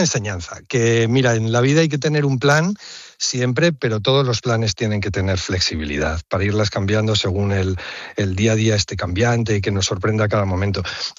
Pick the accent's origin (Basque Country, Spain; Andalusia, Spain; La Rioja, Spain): La Rioja, Spain; Yo en aquel momento vivía en La Rioja, en mi tierra